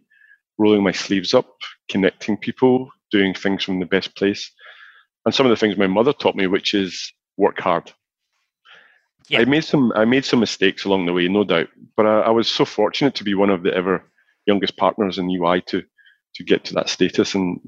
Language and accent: English; Scotland, United Kingdom; I grew up in Scotland, and you know, between Glasgow and Edinburgh, you know, very normal. Felt very loved, very close family, you know, a lot of cousins, a lot of people, small community.